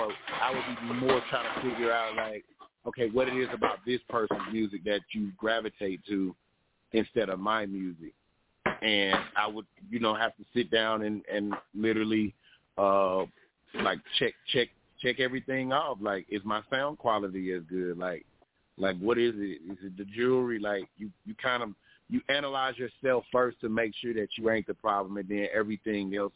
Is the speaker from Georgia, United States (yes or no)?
yes; Athens, Georgia, United States; also born or lived in Texas; now in Augusta, United States; I'm originally from Athens, Georgia.